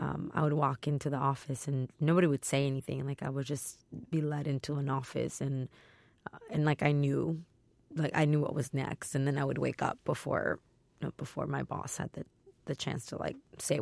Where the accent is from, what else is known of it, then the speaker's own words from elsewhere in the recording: Texas, United States; I think about my home state of Texas, and I have friends whose like family has been there for generations